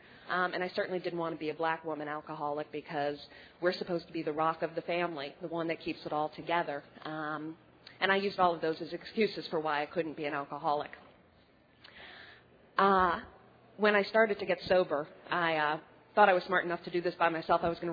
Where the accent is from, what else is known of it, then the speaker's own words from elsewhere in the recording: Chicago, Illinois, United States; I'm an alcoholic. I'm from Chicago.